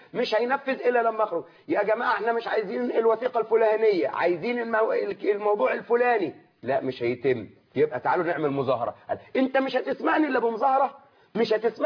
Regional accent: Suez, Suez Governorate, Egypt; الجمعه الماضيه كانت موجوده عندنا في السويس

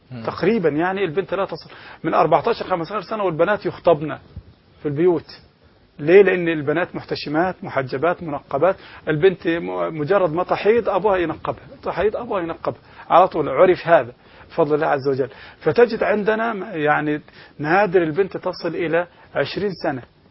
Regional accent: Egypt; يعني مثلا بعد العيد متعودين مثلا عندنا في مصر بعد صلاة العيد نرجع جمع أبنائنا

